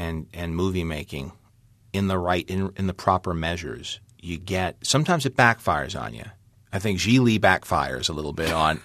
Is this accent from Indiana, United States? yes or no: no; Forest Hills, New York, United States; And I lived in New York, so I knew I grew up in Forest Hills, and Peter Parker was from Forest Hills.